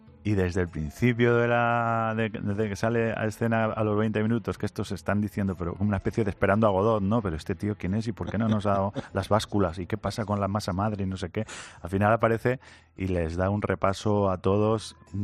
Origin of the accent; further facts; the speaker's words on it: Alcalá de Henares, Community of Madrid, Spain; also born or lived in Jofrín; Sí, me crié en Alcalá. Soy de un pueblo de Toledo que se llama Jofrín, pero... Sí. Pero sí, me crié en Alcalá.